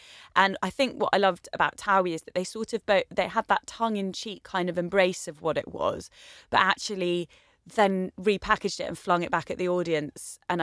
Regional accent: East of England, United Kingdom; born or raised there

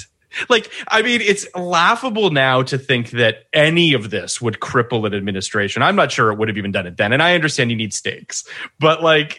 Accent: Canada; I'm Canadian, so I don't know the answer to this.

